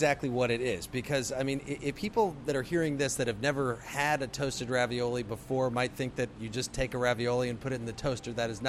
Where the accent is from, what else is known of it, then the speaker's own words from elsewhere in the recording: Champaign-Urbana, Illinois, United States; I am from Champaign-Urbana in the middle of Illinois.